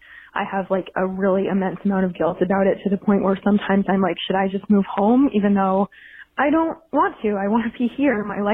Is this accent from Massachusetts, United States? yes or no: yes; Massachusetts, United States; now in Washington, United States; I grew up in the Boston suburbs as well, represent 781, and now I live in the Washington, D.C. area